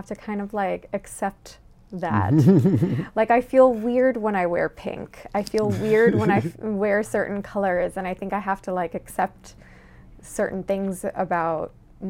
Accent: New York, United States; And I'm from New York.

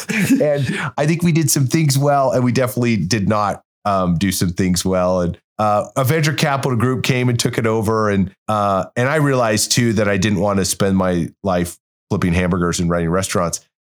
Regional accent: Alberta, Canada; born and raised in Canada, and did an undergrad in finance, and I grew up in Alberta. So like any good Albertan

